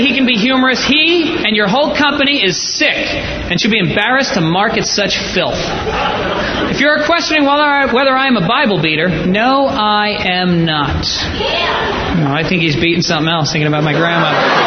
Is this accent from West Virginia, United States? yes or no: no; New York, United States; I go, "Sure, I'm from New York. Never seen a cow."